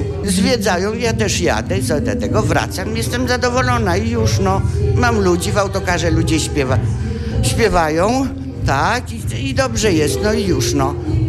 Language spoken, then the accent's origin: Polish; Warsaw, Masovian Voivodeship, Poland; bo jestem z Warszawy